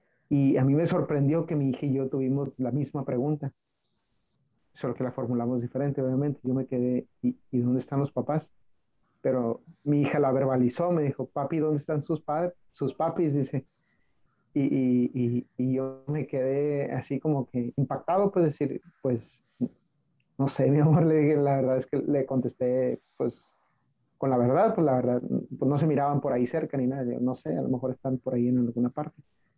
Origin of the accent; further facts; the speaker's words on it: Mexico; iba conduciendo por el país de donde soy originario, México